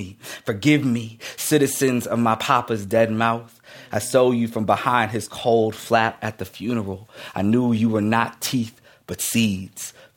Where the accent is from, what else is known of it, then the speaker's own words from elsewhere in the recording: Minnesota, United States; we're both from Minnesota. We went to the same high school and stuff.